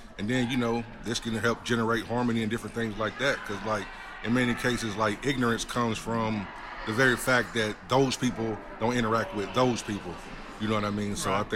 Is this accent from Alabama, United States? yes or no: yes; Alabama, United States; now in Indiana, United States; I'm originally from Alabama. I came to Indiana University to get my PhD